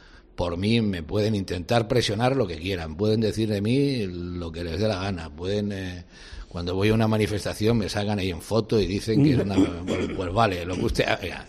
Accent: Barcelona, Catalonia, Spain; Ser barcelonés es mi forma de ser catalán. Y mi forma de ser... como catalán, soy español.

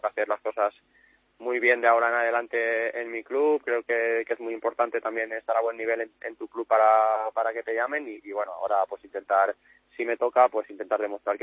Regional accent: Artana, Valencian Community, Spain; un pueblo muy pequeño de Castellón.

